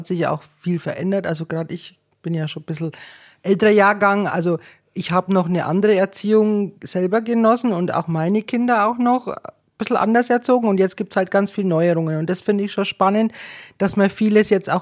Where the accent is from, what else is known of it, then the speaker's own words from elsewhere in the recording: Unterwoldersgrün, Saxony, Germany; Ich komme aus dem kleinen Dorf Unterwoldersgrün. Das liegt in der Nähe von Döslau.